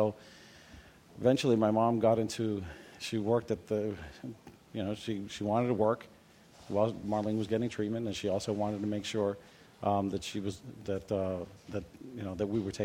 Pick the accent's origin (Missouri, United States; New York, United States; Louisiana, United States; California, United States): New York, United States; New York City; moved away; I mean, I remember when we got here from New York, we came from Washington Heights in New York.